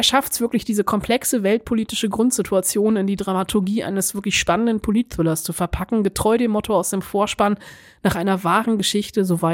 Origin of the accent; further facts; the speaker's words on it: Bonn, North Rhine-Westphalia, Germany; Ich komme aus Bonn, ich kenne Teile also die Schauplätze etc.